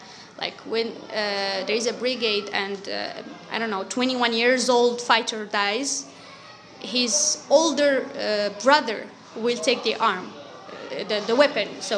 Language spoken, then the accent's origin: English; Morocco; from Morocco.